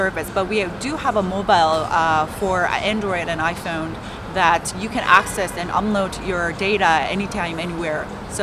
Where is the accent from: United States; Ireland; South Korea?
South Korea; I travel with my medical records since I'm from Korea.